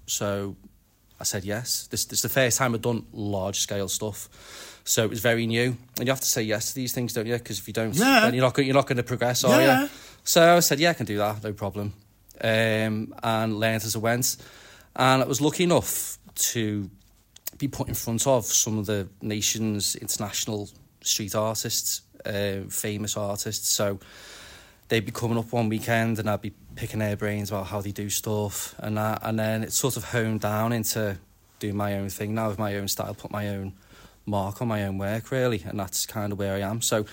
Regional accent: Wallasey, North West England, United Kingdom; Well, I'm an artist from New Brighton, Wallasey area.

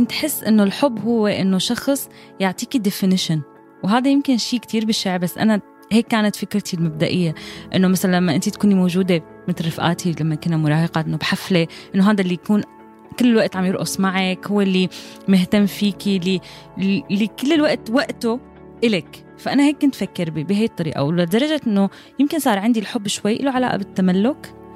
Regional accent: Syria; moved away; بس سافرت وطلعت من سوريا

